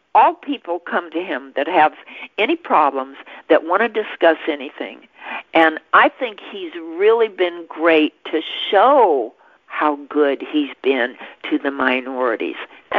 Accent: Chicago, Illinois, United States; the Miracle Mile in Chicago was ruined, and that's my hometown. And it just disgusts me beyond belief, because I used to be able to walk up and down those streets by myself, never a problem, day or night.

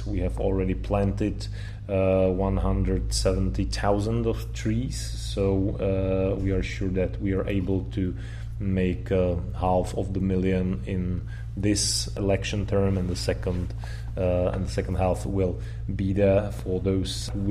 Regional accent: Czechia; English is a second language; Well, I also consider myself a liberal politician.

